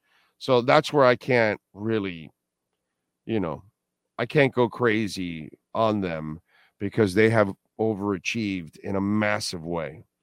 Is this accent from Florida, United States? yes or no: yes; Hialeah, Florida, United States; I'm a Hialeah tea bread, 85. So I grew up in Hialeah for a few years.